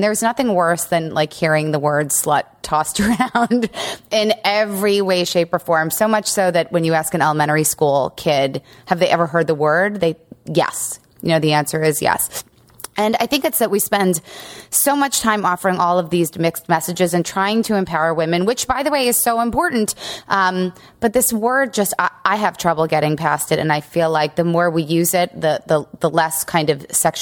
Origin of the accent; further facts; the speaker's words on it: Long Island, New York, United States; it was the time I grew up in Long Island.